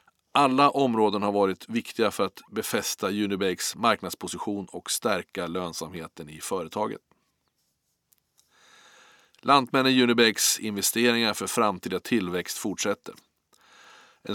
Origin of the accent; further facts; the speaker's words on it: Strängnäs, Södermanland, Sweden; och jag kommer från Strängnäs.